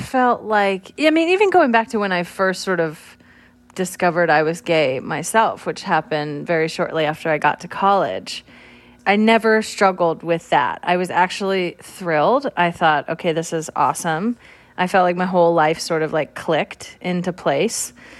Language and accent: English; California, United States; I'm from California.